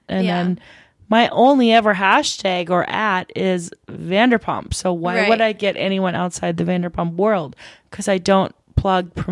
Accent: Midwest, United States; Okay, we all know, like, I'm from the Midwest. I go home and I have tater tot hot dish and I have deep fried cheese curds and all that stuff.

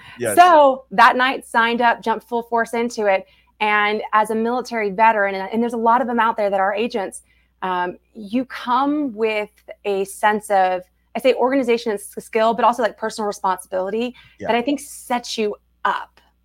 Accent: Austin, Texas, United States; We're from Austin, but I'll cheer for them.

